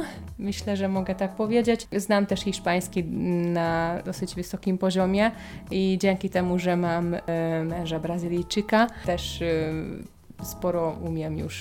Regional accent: Hungary; Polish is a second language; moved away as an adult; now in Poland; jestem z Węgier, jestem 100% Węgierką, ale mieszkam od 10 lat tutaj w Polsce i od 8 lat na Śląsku.

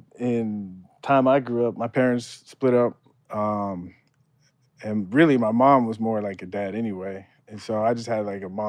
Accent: San Diego, California, United States; Growing up in San Diego watching Tony Gwynn, I thought I was going to be like the next Tony Gwynn.

